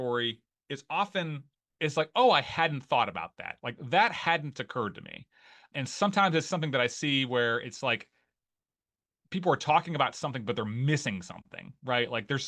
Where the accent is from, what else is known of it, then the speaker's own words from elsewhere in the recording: Ohio, United States; moved away as an adult; I'm not from North Carolina, as you can tell by my accent. I'm from Northeast Ohio, where it's cloudy.